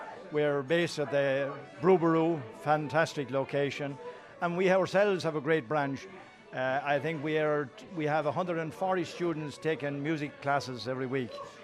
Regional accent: Loughmore, Munster, Ireland; And of course, I grew up with it in Loughmore.

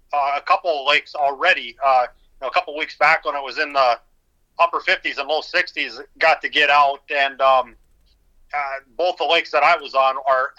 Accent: Sauk Rapids, Minnesota, United States; I grew up in Sauk Rapids, Minnesota. It's a smaller town right next to St. Cloud, just separated by the Mississippi River. So I grew up right along the shores of the Mississippi.

